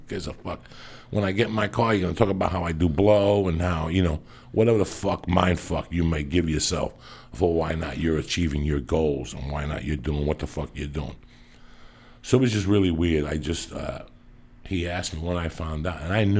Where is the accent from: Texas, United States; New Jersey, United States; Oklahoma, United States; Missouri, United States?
New Jersey, United States; North Bergen; In my hometown, North Bergen, there's a, you know, at this point now, there's maybe 4 fucking bars that these young kids could go to.